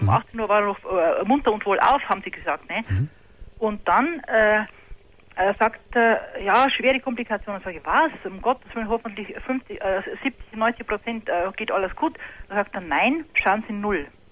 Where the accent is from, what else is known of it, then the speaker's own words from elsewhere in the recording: Bavaria, Germany; Ich bin aus Bayern.